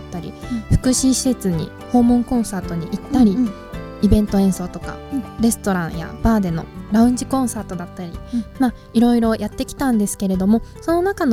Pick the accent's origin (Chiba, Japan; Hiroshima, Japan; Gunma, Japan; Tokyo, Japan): Chiba, Japan; 千葉出身でございます。